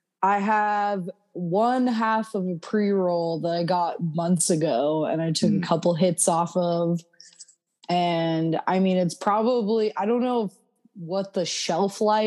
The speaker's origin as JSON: {"language": "English", "region": "California", "country": "United States", "said": "my dad, I'm from Northern California, so my dad grows weed naturally."}